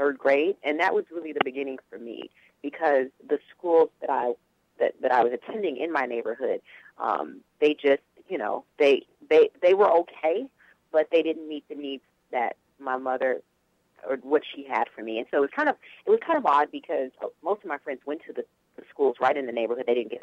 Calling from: Los Angeles, California, United States; From Los Angeles.

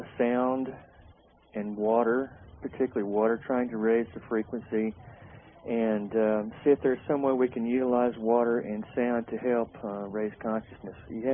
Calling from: Georgia, United States; Hi, this is … I'm calling from Georgia.

